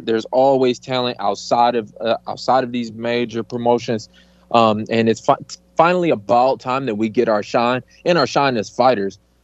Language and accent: English; Detroit, Michigan, United States; I've always been a basketball fan, obviously, growing up in Detroit.